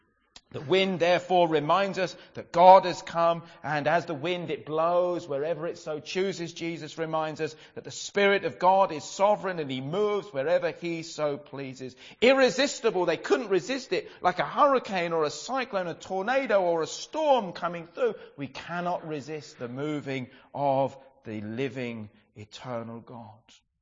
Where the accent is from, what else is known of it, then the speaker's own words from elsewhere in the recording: Brighton, South East England, United Kingdom; I grew up in Brighton